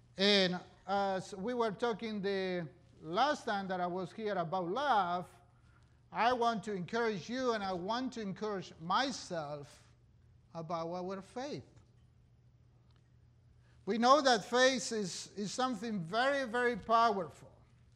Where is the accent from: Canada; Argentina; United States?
Argentina; I grew up in Argentina, very, very south.